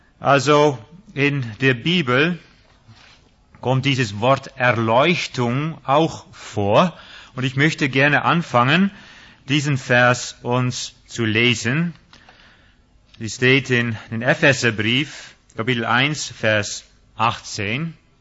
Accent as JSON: {"language": "German", "country": "Netherlands", "second_language": "German", "lives_now": "Germany", "said": "Ich bin Holländer. Ich werde nie eine echte Deutsche in dem Sinne, obwohl ich schon lange in Deutschland wohne."}